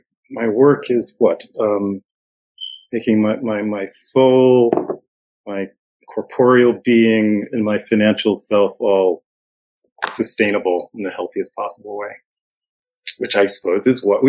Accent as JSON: {"language": "English", "region": "New York", "country": "United States", "tie": "born or raised there", "said": "And I grew up in the suburbs of New York, Westchester."}